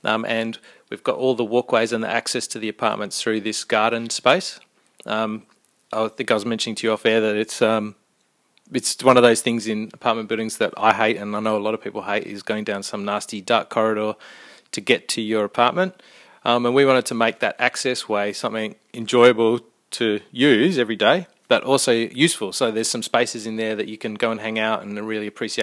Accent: Athens, Attica, Greece; now in Australia; And when I looked at my family growing up in Athens and places like that, and all these kids are in apartments

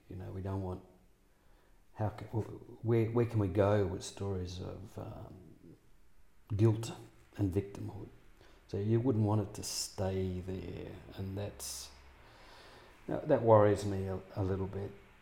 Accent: Albany, Western Australia, Australia; Albany's my hometown, east of Albany's ancestral country, so a lot of South Coast stuff.

